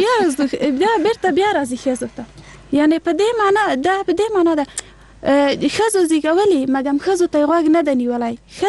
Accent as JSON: {"language": "Pashto", "country": "Afghanistan"}